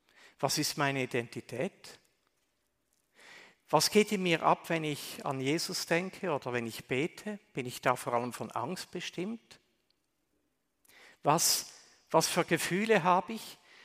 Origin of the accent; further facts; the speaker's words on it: India; Ich bin in Indien aufgewachsen, auf dem Missionsfeld.